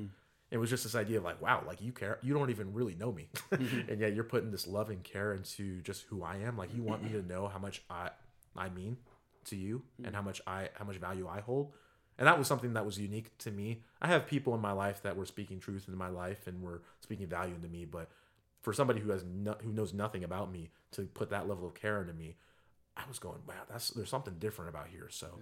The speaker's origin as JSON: {"language": "English", "region": "Oregon", "country": "United States", "said": "So, like you said … I come from Oregon. I'm a little far from here. I'm 26 years old, and I'll tell you, just being here in Tennessee, I just really have loved it."}